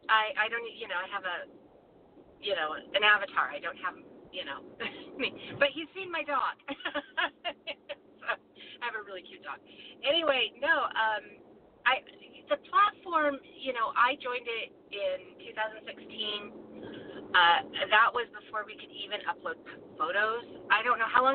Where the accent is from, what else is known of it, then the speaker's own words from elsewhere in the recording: the West, United States; I'm American. I grew up in the West. I'm Catholic. You know, I was raised Catholic.